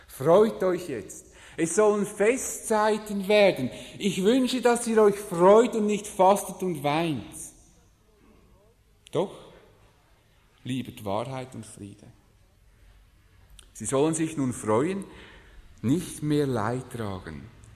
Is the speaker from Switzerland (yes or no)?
yes; Switzerland; Wir erleben das als Schweizer immer so bei uns in den eigenen vier Wänden